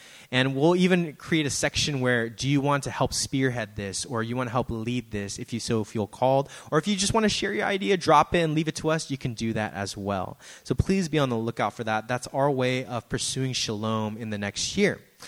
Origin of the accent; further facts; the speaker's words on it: San Francisco, California, United States; Right, I grew up in San Francisco. I've been here for decades.